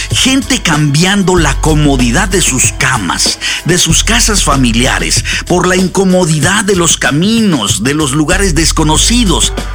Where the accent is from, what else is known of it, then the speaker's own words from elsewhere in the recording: Mexico City, Mexico; now in Hollywood, United States; Yo soy chilango y dejé la comodidad de mi hogar y de mi ciudad y a mis amistades y familiares para irme hace 30 años a Hollywood.